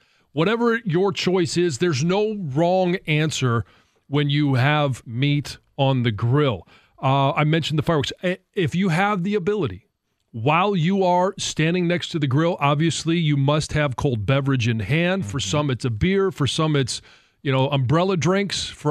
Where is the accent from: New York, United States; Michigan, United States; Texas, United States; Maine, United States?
Michigan, United States; Clawson; I have always been very partial to my hometown. They put on a great fireworks display as well as a parade that is my hometown of Clawson, Michigan.